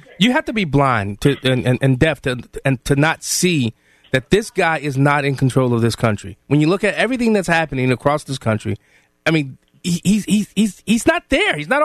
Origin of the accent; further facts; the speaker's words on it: Rockford, Illinois, United States; So, no, I'm from Rockford.